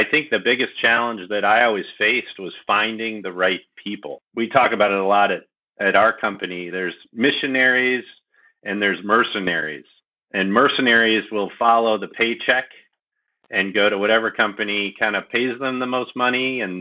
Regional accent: Chicago, Illinois, United States; born there; And I'm a Midwesterner. So I was born in Chicago, and my dad was a corporate CEO.

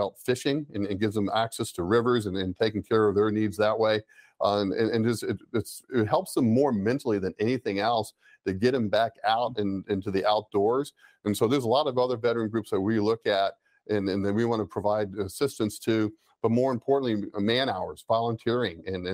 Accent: Gainesville, Florida, United States; I grew up in the Boys and Girls Club in Gainesville, Florida.

